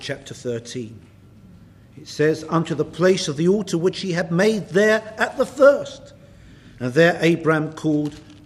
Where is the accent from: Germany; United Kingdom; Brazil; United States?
United Kingdom; England; And being English, I like to connect things up by putting the same capital letter in front of them.